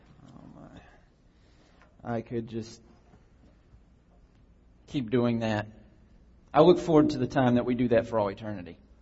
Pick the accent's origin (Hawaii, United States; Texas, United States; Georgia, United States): Georgia, United States; Rydell; I grew up on Skyline Farm, rural Route 1, Rydell, Georgia, 30171. That was our address.